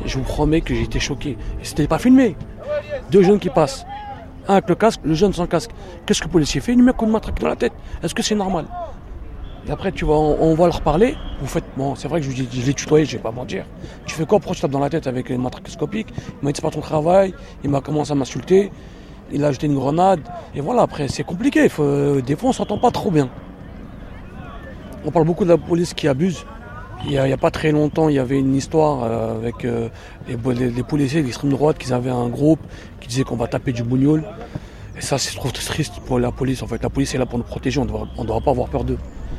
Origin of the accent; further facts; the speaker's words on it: Nanterre, Île-de-France, France; je suis né à Nanterre, j'ai grandi à Nanterre. Je suis parti de Nanterre, j'avais 27 ans quand je me suis marié. Mais je suis revenu à Nanterre.